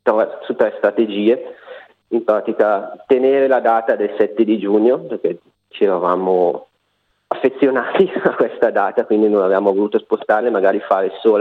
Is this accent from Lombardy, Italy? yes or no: yes; Como, Lombardy, Italy; now in Australia; per Natale siamo andati a Como, io sono di Como